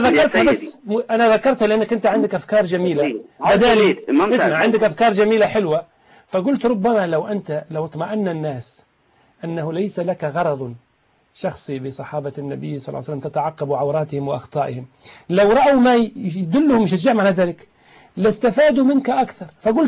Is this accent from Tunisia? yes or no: yes; Tunisia; هل أنا أكلمك عن تونس؟ أنا تونسي، والله ما عرفت في تونس أحدا يكفر